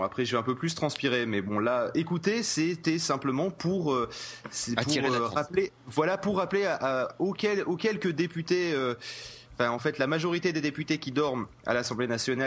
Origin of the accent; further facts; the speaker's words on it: France; nous sommes français, nous devons avoir une exception française